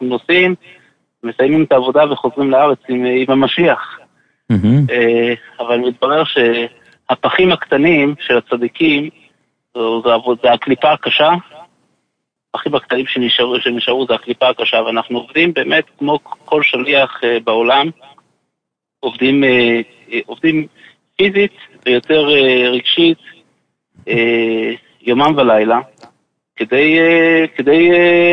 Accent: Jerusalem, Jerusalem District, Israel; אני מירושלים

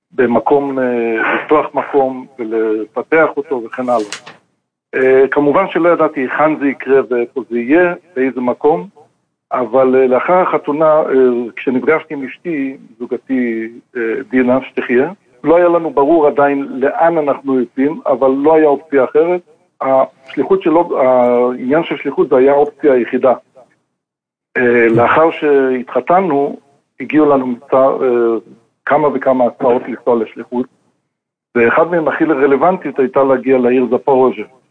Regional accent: Jerusalem, Jerusalem District, Israel; אני למדתי בחדר חב"ד בירושלים. אמנם כילד ירושלמי נסעתי בגיל צעיר לרבי, ולמדתי שם כעשר שנים.

